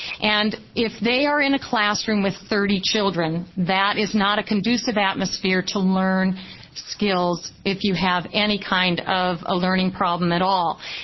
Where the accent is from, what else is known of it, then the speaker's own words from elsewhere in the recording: Lake Oswego, Oregon, United States; I'm from Lake Oswego, but my children were educated in the Portland Public Schools